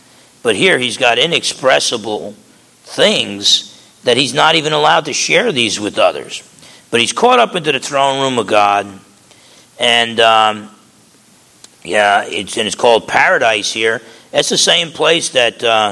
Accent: New Jersey, United States; growing up in New Jersey, when you bragged, you told people about, you know, you'd brag about the three guys you beat up.

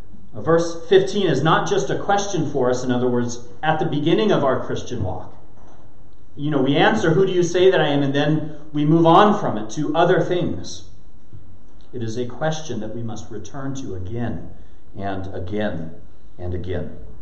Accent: West Coast, United States; I'm from the West Coast. You're supposed to say shore, right? I'll belligerently remain a child of the Pacific Ocean and call it the beach.

